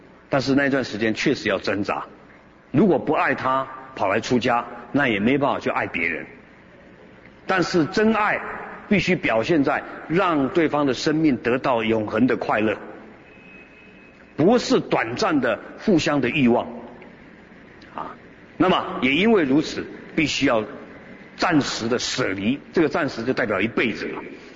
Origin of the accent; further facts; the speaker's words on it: China; 我们中国人认为说我们的爸爸妈妈长辈死了，那我们烧一些纸钱